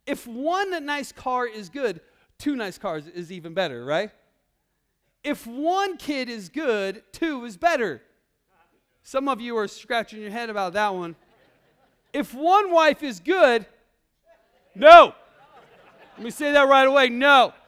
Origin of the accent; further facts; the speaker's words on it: Iowa, United States; I grew up in Iowa, and so we had this really janky amusement park